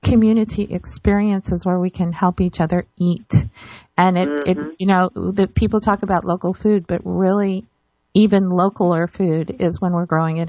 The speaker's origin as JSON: {"language": "English", "region": "California", "country": "United States", "said": "I want to say that I come from California, where I lived in a very small community that was in a little valley."}